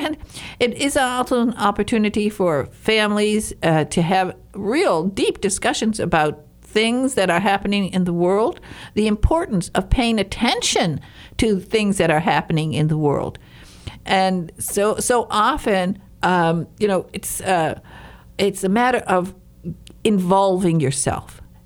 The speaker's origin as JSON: {"language": "English", "town": "Highland Park", "region": "Michigan", "country": "United States", "tie": "born or raised there", "said": "I grew up in Highland Park, Michigan."}